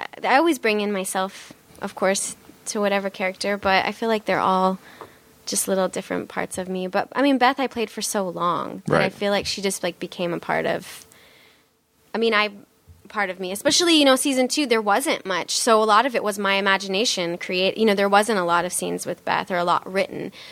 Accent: North Bend, Nebraska, United States; moved away as an adult; also born or lived in Wayne, Nebraska; Yeah. So my parents moved around quite a bit, but it was always like little tiny small farm towns. But mostly North Bend, Nebraska, and Wayne, Nebraska is where I went to high school.

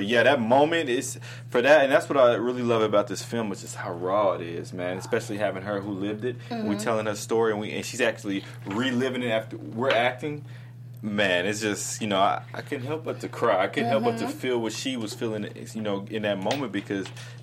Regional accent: Kentucky, United States; I was raised in Kentucky. You know, I'm a gentleman.

